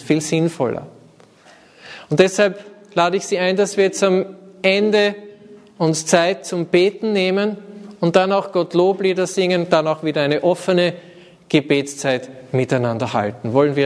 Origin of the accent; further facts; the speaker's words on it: Gosau, Upper Austria, Austria; Ich bin ja in der Gosau im Salzkammergut aufgewachsen und am Berg, also schon Richtung Dachstein